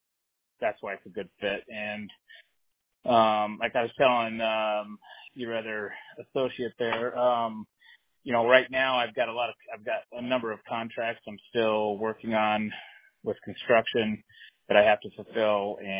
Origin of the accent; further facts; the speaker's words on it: Colorado, United States; I grew up on the western, on the Front Range, Longmont, Boulder, Fort Collins.